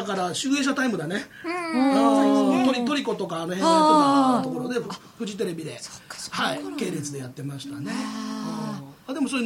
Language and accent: Japanese; Yokohama, Kanagawa, Japan; あ、でも僕横浜ですけど、あの遠足は湘南平です。